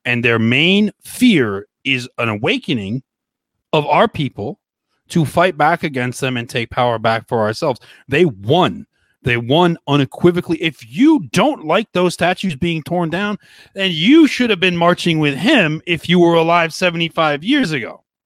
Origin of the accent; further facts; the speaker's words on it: United States; As an American, I find that kind of laughable, to be honest.